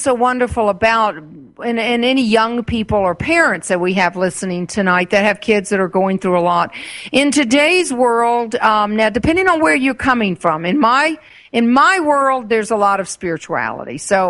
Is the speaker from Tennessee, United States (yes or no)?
no; Arkansas, United States; When I was growing up in Arkansas, I would look up at the stars